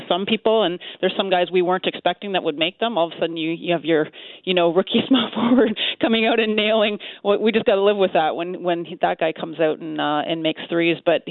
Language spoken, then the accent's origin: English; Canada; I'm a Canadian girl. I'll just mind my P's and Q's.